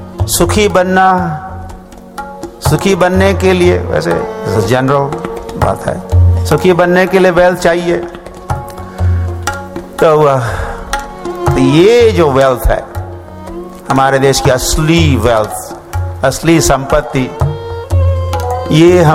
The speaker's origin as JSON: {"language": "Hindi", "country": "India", "said": "78 में पहली बार मैं जब न्यूयॉर्क और शहरों में गया तो लोग जब पूछते ओ आप कहाँ से हो, वेयर आर यू फ्रॉम, तो हम कहते फ्रॉम इंडिया."}